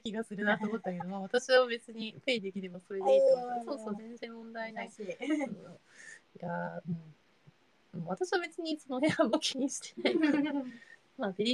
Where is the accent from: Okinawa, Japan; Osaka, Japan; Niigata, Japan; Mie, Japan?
Okinawa, Japan; moved away as an adult; now in Tokyo, Japan; そう、私沖縄なんですよ。そう、沖縄から出て